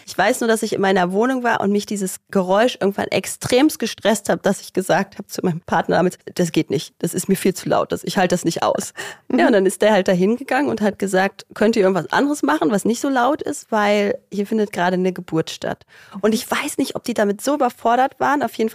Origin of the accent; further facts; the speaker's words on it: Brandenburg, Germany; Genau, ich komme aus Brandenburg, in der Nähe von Bad Freienwalde. Manche kennen Eberswalde und dann noch mal so eine halbe Stunde.